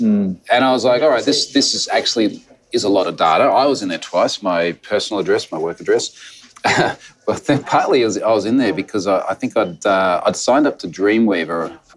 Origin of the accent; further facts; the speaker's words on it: Gold Coast, Queensland, Australia; I'm from the Gold Coast, Australia.